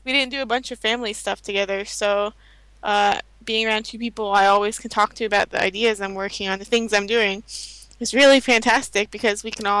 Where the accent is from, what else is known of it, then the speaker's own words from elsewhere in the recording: Virginia, United States; born there; Well, I actually was born on the East Coast. I was born in Virginia.